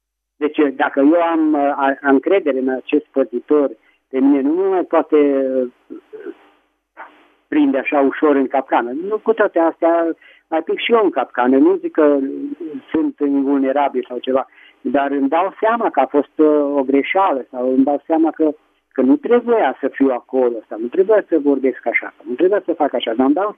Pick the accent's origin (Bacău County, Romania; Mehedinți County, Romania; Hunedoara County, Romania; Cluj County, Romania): Hunedoara County, Romania; Petroșani; din Petroșani.